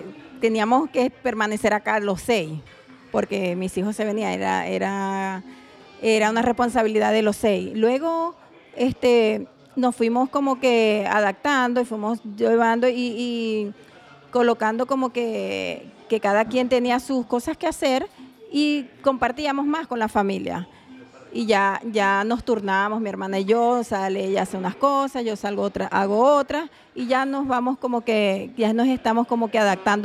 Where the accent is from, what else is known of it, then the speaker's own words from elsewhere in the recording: Venezuela; Como todo venezolano...